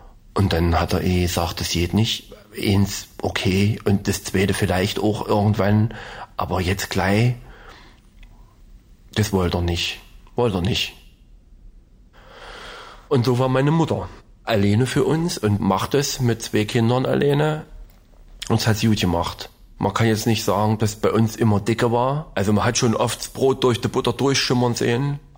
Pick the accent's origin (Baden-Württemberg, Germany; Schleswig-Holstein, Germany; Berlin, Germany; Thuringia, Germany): Thuringia, Germany; Donnerroda; also born or lived in Rudolstadt; ich bin schon geboren in Rudolstadt, aber aufgewachsen in der Nähe von Rudolstadt, das ist ein etwas kleinerer Ort, in Donnerroda. Und da lebe ich jetzt noch wieder.